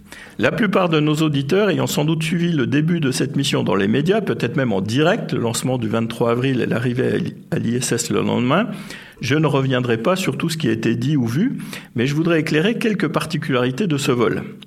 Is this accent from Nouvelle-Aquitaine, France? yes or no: no; Montbéliard, Bourgogne-Franche-Comté, France; born there; Et ça me ramène directement à ma région natale, la Franche-Comté, et même ma ville natale, Montbéliard.